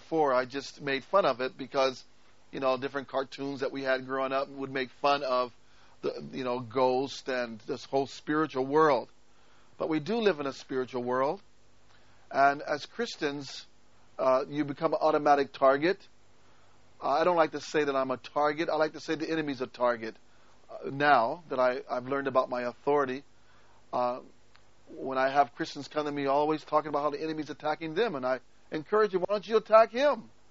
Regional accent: Las Vegas, Nevada, United States; And I'm from Las Vegas, so I understand a little bit about gang warfare.

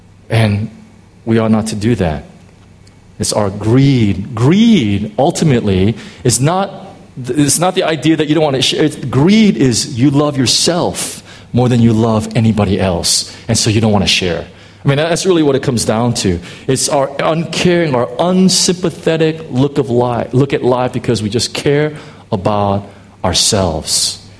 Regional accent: United States; I'm an American, right? I'm very proud of that.

